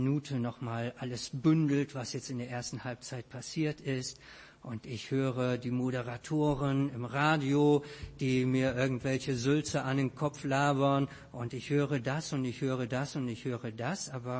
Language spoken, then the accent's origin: German; Wiedenest, North Rhine-Westphalia, Germany; Nun bin ich selber in Wiedenest aufgewachsen